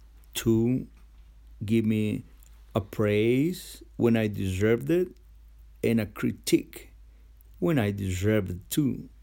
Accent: Emiliano Zapata, Guerrero, Mexico; I come from a little town called Emiliano Zapata, located in Acapulco, Guerrero, Mexico. And that place made an impact because I grew up there as a kid in the middle of crime, drugs, and sports.

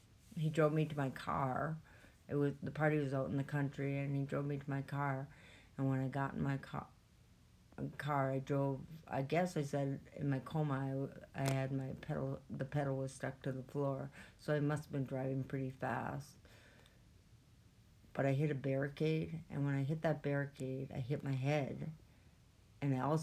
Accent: Ely, Minnesota, United States; I was born in Ely, Minnesota. And I was born... But I lived in Winton, which is just a little off of Ely.

